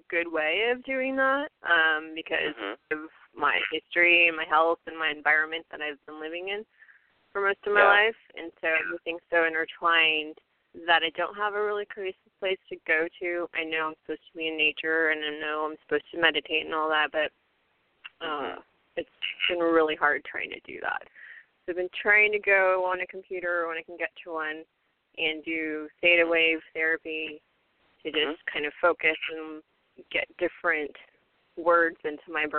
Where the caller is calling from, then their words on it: Hayward, California, United States; Hi, this is … I'm calling from Hayward.